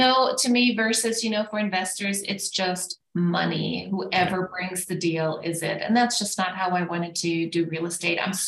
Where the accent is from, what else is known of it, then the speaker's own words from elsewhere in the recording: Germany; now in United States; Yes, so I was born and raised in Germany. I came to the United States in 1995.